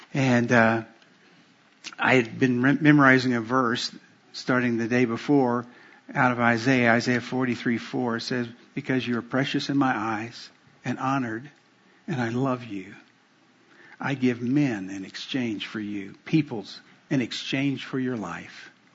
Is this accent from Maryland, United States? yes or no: no; Miami, Florida, United States; I grew up in Miami, not in University of Miami.